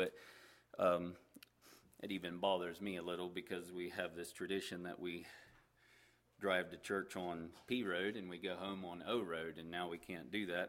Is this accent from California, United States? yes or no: no; Pennsylvania, United States; And it's interesting, like growing up in Pennsylvania, the roads, or a lot of places back east, the roads curve around and there's all kinds of hills